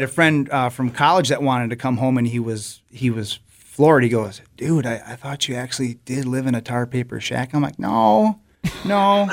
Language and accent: English; Crivitz, Wisconsin, United States; also born or lived in Green Bay; Then she did some administrative work, and at some point, about fifth grade, my parents had this idea of moving up to the Crivets area.